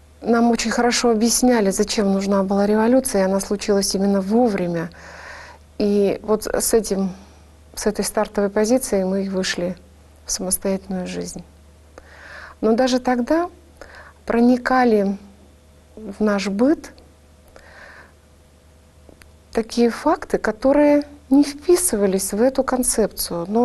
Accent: Ural, Russia; этот вокзал служит их по сих пор в моем родном городе, как и во всех других городах уральских.

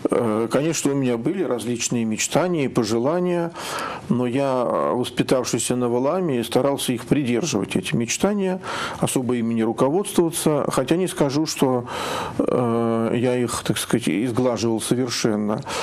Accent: Oryol, Oryol Oblast, Russia; born there; Родился в Орле, действительно, в замечательном русском городе

